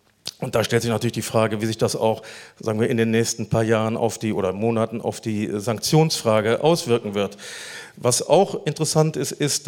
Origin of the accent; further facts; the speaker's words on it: Rhineland, Germany; ich bin Rheinländer